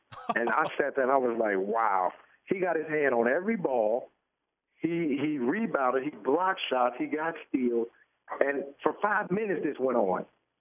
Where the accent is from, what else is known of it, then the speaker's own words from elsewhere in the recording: the South, United States; we always kid each other because we're from the South